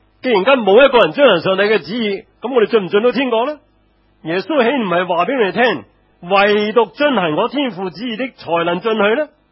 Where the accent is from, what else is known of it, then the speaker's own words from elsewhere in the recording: China; 正如我们中国人说狗是长不出象牙的